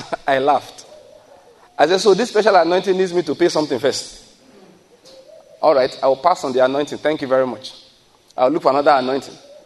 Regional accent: Ondo, Nigeria; I said, I'm from Ondo State.

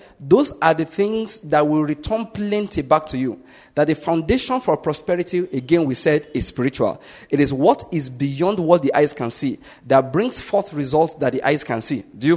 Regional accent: Nigeria; As a Nigerian today, I know for sure that God already has an effective plan that will make power uninterrupted for us.

